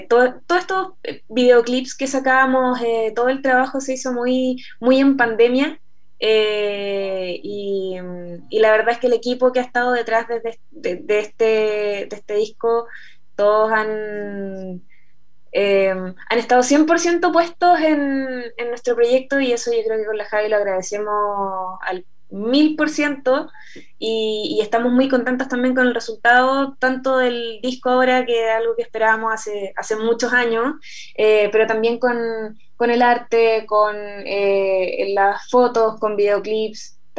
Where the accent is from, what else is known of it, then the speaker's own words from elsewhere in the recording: Melipilla, Santiago Metropolitan Region, Chile; nosotros somos de Melipilla, y claro, uno se va en el bus a Melipilla